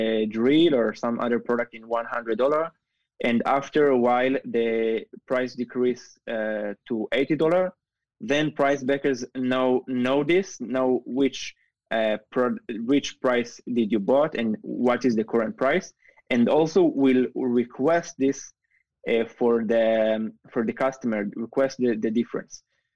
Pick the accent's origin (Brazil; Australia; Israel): Israel; I'm from Israel.